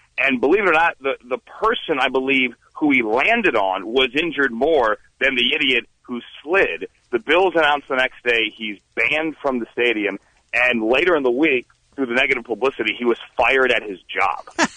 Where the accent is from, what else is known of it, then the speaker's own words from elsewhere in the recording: United States; Well, I don't know all the intricacies of hockey because I'm an American